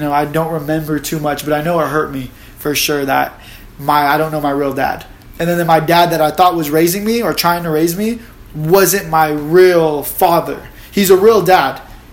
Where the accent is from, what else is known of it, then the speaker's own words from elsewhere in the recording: Redlands, California, United States; I grew up in Redlands, California, and I just know that I was generally a good kid until around like 7-8 years old.